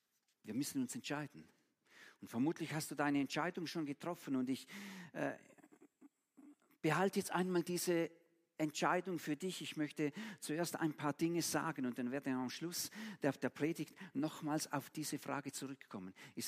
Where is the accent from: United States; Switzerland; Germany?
Switzerland